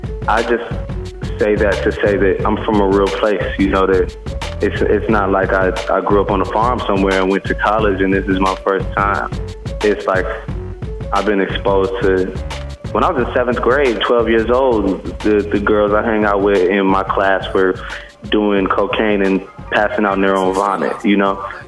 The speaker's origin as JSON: {"language": "English", "town": "Chicago", "region": "Illinois", "country": "United States", "said": "I'm from Chicago, you know, niggas don't live till 22."}